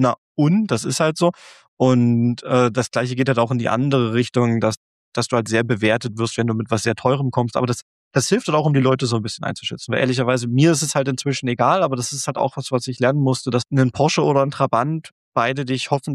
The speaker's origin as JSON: {"language": "German", "town": "Eisenach", "region": "Thuringia", "country": "Germany", "said": "weil ich komme aus Eisenach"}